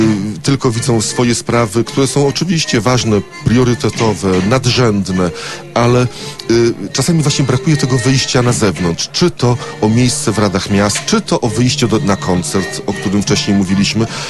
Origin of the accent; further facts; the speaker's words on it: Gdańsk, Pomeranian Voivodeship, Poland; Ja jestem gdańszczaninem, od samego urodzenia w Gdańsku mieszkam